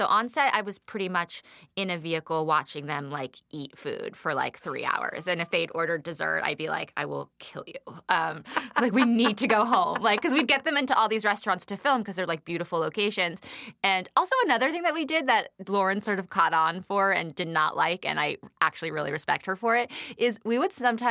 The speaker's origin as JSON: {"language": "English", "town": "Beverly Hills", "region": "California", "country": "United States", "said": "I am not from Harlem. Like, they're like I'm like, I am from Beverly Hills, a Jewish girl from Beverly Hills."}